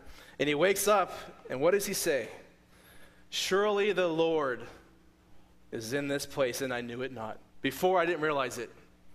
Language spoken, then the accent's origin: English; Pennsylvania, United States; I'm from Pennsylvania, as you know, and going down to Tennessee for seminary is my first time more or less leaving home.